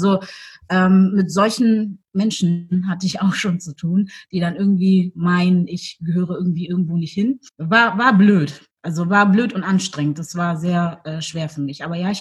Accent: Hamburg, Germany; born there; also born or lived in Mecklenburg-Vorpommern; Nee, in Hamburg. Ich war gebürtige Hamburgerin. Ja, war bis 2000 und, obwohl ich war kurzzeitig auch in Frankfurt

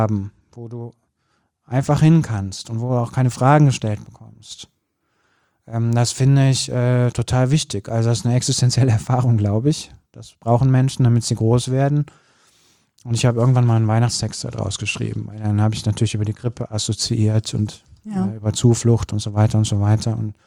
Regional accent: North Rhine-Westphalia, Germany; Ich bin ja im Bergischen Land groß geworden, am Ende der Welt, um nicht arisch zu sagen.

